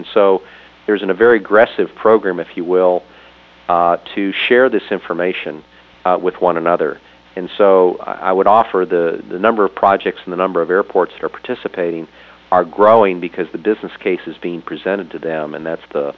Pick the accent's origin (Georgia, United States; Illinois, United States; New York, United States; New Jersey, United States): Illinois, United States; Chicago; I think you all hail from Chicago. That's my hometown from many years ago.